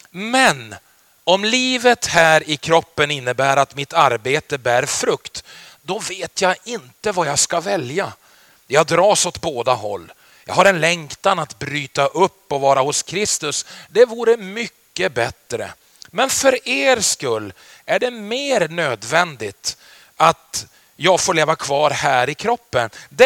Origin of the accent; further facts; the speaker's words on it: Byske, Västerbotten County, Sweden; also born or lived in Skellefteå; now in Örnsköldsvik, Sweden; Väldigt roligt att vara här i Skellefteå, min hemstad. Jag är född i Skellefteå, uppvuxen i Byske, bor nu i Örnsköldsvik